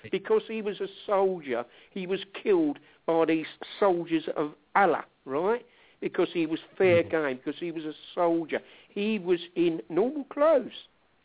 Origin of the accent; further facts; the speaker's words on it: Lewisham, London, United Kingdom; Well, I come from Lewisham as well. I know exactly where you come from, mate. I was born and bred round there.